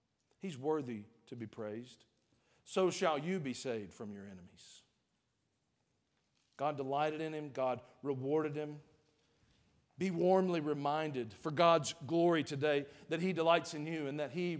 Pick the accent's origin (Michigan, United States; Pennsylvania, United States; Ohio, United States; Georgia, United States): Georgia, United States; The church we grew up in Georgia, we had a lady, Miss Joella Davis.